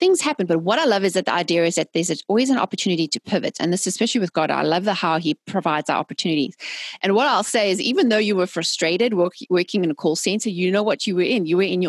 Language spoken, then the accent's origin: English; South Africa; I'm South African and I've lived through apartheid and a lot of ups and downs politically.